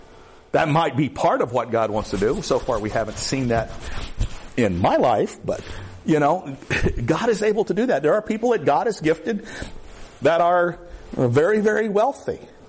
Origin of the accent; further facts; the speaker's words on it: Florida, United States; Now, I want you to know, I grew up in the Everglades.